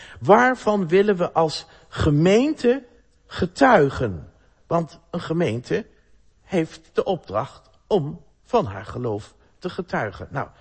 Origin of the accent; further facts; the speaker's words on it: Enschede, Overijssel, Netherlands; Bij ons in Enschede, met die textielindustrie, waar kwam al dat katoen vandaan?